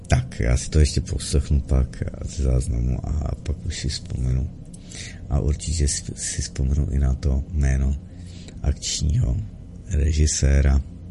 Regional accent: Kadaň, Ústí nad Labem Region, Czechia; žiju v Kadani, prakticky celý život jsem žil na Bčku

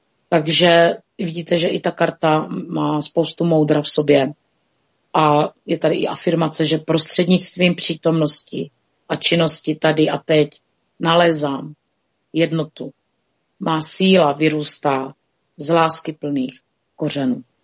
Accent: Moravia, Czechia; my jsme Moraváci, že jo

